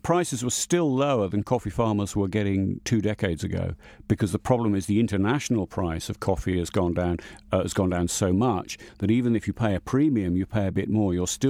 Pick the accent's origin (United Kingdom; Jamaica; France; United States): United Kingdom; England; I mean, I'm an Englishman. I eat in an Indian restaurant in England every Saturday night, pretty much.